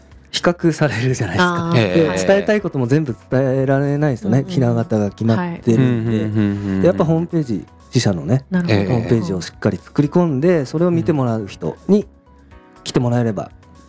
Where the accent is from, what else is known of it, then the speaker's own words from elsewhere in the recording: Fukushima, Japan; まあ地元福島ではそんなに僕は盛り上がってないっていう判断をして